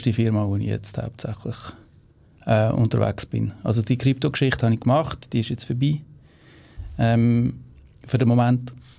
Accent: Switzerland; accent: Swiss German; ich habe gedacht, ich rede auf Schweizerdeutsch.

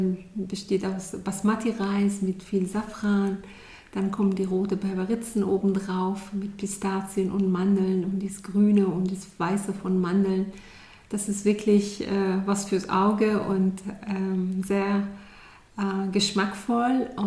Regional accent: Iran; born or raised there; now in Germany

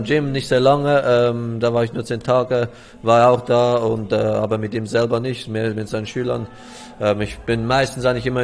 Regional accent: Switzerland; ich komme aus der Schweiz, wo wir sehr französisch reden. Ich selber eigentlich nicht

